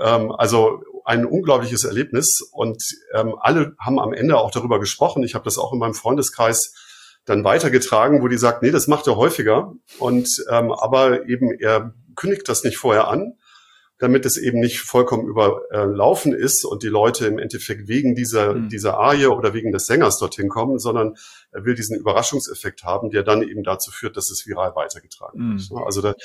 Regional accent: Bavaria, Germany; ich komme ja so aus dem Fünfseenland, sozusagen Ammersee, die Ecke, und wir haben so einen kleineren See, der heißt Wörthsee.

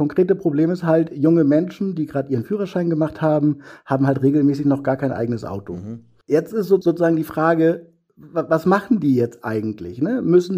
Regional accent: Northern Germany, Germany; Ja, bei uns im Norden sagt man ja den ganzen Tag über moin.

